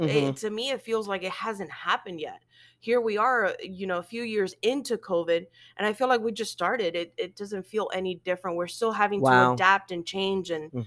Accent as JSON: {"language": "English", "town": "Miami", "region": "Florida", "country": "United States", "moved": "yes", "said": "You know, when I first moved here, it was I missed home. I'm from Miami, Florida."}